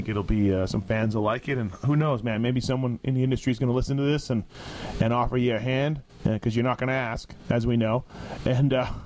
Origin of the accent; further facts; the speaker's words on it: Canada; And I'm Canadian. I have no idea.